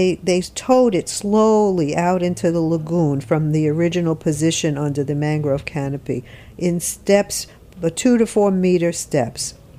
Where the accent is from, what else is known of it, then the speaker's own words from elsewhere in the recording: United States; when I was growing up on Long Island Sound, we had a little boat